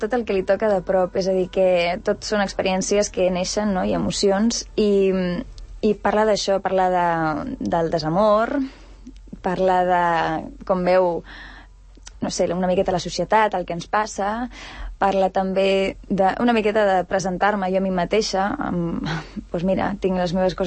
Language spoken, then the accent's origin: Catalan; Catalonia, Spain; jo sóc vallesana, perquè sí que és veritat que em trobaràs tant a Sant Cugat, com a Cerdanyola, com a Rubí, i... Visc a Cerdanyola el que posa el meu DNI